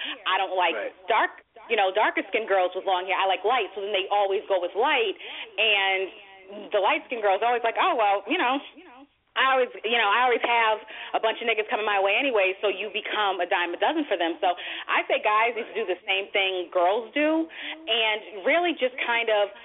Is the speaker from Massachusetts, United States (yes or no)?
yes; Boston, Massachusetts, United States; also born or lived in Las Vegas; especially when I lived in Vegas and I was back in Boston in my hometown